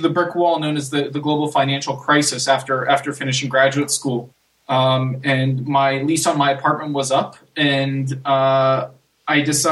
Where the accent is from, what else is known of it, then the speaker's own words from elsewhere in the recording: San Diego, California, United States; one of my favorite flights that I did quite a bit growing up in San Diego was San Diego, L.A.